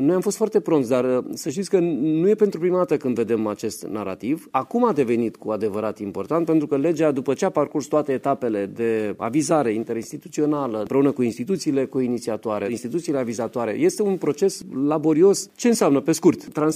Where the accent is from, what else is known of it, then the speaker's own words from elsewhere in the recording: Romania; Nu ne lăsăm armata sub comanda străinilor. Noi suntem români.